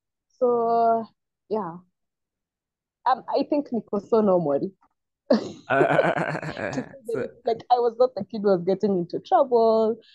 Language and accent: English; Kenya; Anyway, I'm a Kenyan girl born in Kenya.